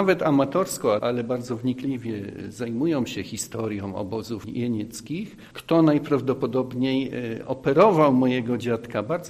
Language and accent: Polish; Mikołów, Silesian Voivodeship, Poland; ja przyjechałem ze Śląska, z Mikołowa.